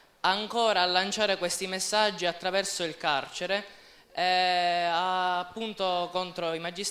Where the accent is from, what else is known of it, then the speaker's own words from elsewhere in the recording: Palermo, Sicily, Italy; io da palermitano, posso testimoniare che la città e i cittadini in genere non hanno più fiducia nelle istituzioni